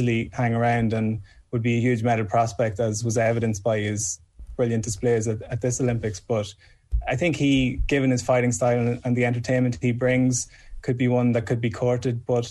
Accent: Ireland; as strong as Irish boxing is and the depth of talent we have in coaching terms and fighting terms

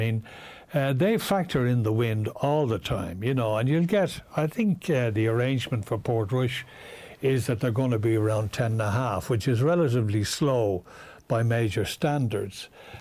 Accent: Ireland; It was one of the most memorable occasions I've ever experienced in golf, you know, as from an Irish perspective.

